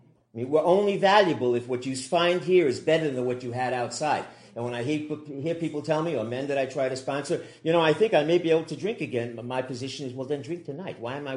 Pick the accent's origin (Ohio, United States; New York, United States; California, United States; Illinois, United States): New York, United States; New York City; I grew up in New York City. I had a wonderful family. There were no alcoholics in my family. I grew up in a Jewish family in New York with a mother and father, a grandfather who was a rabbi who lived in our house.